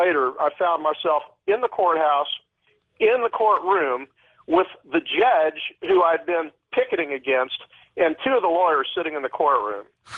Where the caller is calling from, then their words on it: Austin, Texas, United States; I'm calling from Austin.